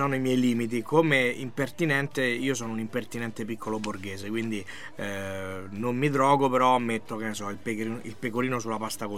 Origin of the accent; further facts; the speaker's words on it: Rome, Lazio, Italy; solo che essendo romano